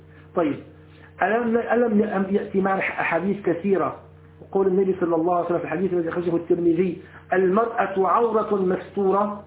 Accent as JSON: {"language": "Arabic", "country": "Syria", "said": "حتى سبحان الله تتذكر عندنا في الشام، يمكن ما بتعرفوا الأمراض، أنا بعرفه تماما"}